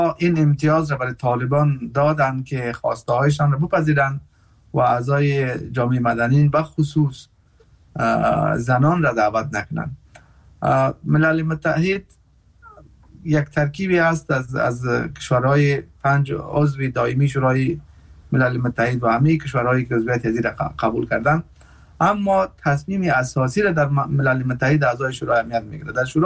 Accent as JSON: {"language": "Persian", "country": "Afghanistan", "said": "ما مردم که از افغانستان هستیم،"}